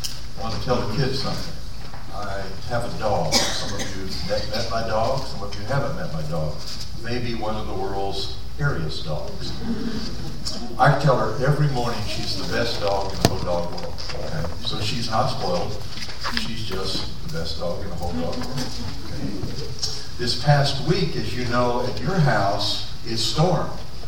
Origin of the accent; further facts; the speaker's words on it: Oklahoma, United States; also born or lived in West Texas; Some of you know, some of you don't. I grew up in Oklahoma. It was a place I went to college, got out, went to work, like many of you.